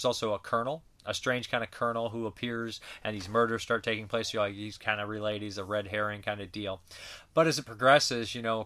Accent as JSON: {"language": "English", "region": "Massachusetts", "country": "United States", "tie": "born or raised there", "said": "which was filmed in my home state of Massachusetts. In fact, the scenes where he went to see his brother, Charles Durning, were shot in my old neighborhood."}